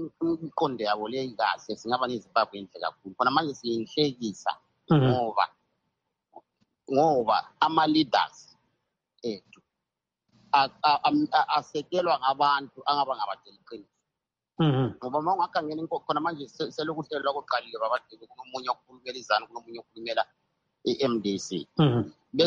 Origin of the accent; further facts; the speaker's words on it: Zimbabwe; Imagine like me, I come from Zimbabwe, I'm in Talanga